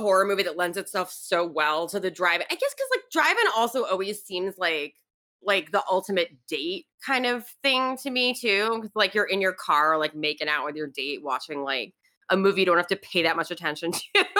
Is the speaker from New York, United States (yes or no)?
yes; New York City, New York, United States; I grew up in New York City. I went to the movies, but we're not a car culture, you know?